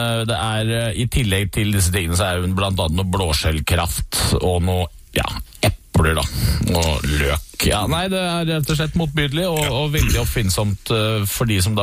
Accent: Innlandet, Norway; bare den ikke gjennomkokt på opplandsmaner, der jeg kommer fra. Altså, det ingen som trekker torsken i innlandet.

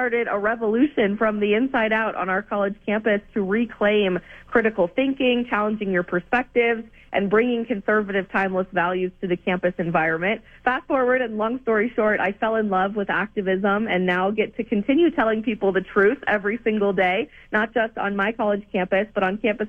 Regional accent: Colorado, United States; first at Colorado State University in my home state of Colorado, and then in graduate school at Georgetown in Washington, D.C.

